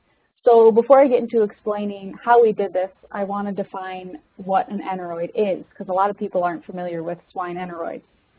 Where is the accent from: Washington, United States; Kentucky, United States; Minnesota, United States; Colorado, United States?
Minnesota, United States; I'm currently pursuing my PhD in swine nutrition. I'm originally from Minnesota, so I was born and raised right outside the city.